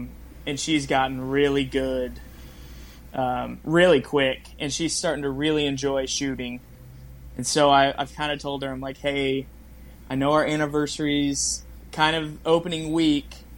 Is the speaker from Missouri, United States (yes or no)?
yes; Missouri, United States; I mean, growing up in Missouri, I had, you know, about 150, in between 150 to 300.